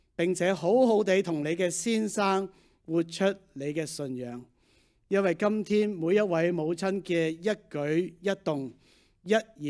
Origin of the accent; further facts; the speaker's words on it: Beijing, China; born there; also born or lived in Hong Kong; 翻去祖國讀咗大學，所以我喺北京出世啦